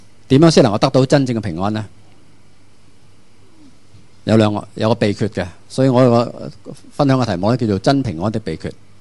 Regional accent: Hong Kong; 以為我哋香港人咧管治水平好高，我哋基建好掂。

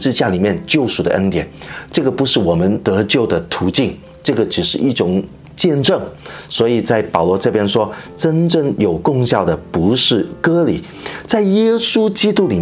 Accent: China; 简单来说，用我们中国人的话，就是保罗跟加拉太人说

